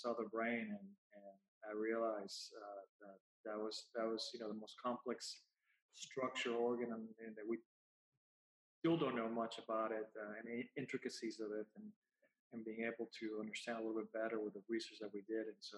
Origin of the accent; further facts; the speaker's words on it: Puerto Rico; English is a second language; I'm from Puerto Rico originally, so English was, you know, quite challenging to begin with.